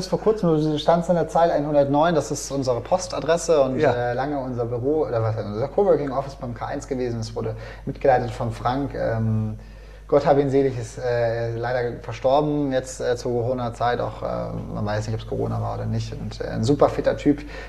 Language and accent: German; Würzburg, Bavaria, Germany; ich komme aus Würzburg, bin ja jetzt auch noch nicht so alt